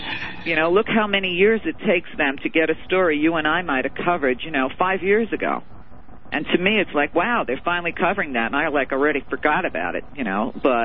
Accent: United States; reading your book was painful as an American

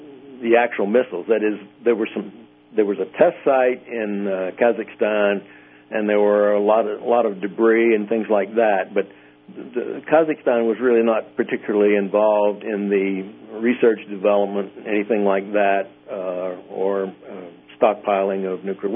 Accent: Oklahoma, United States; I'm from Oklahoma

